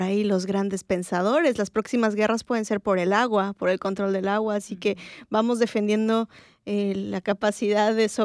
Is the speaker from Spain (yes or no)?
no; Mexico; No más cerveza de esta marca porque estoy como mexicana con los mexicanos, no con las empresas.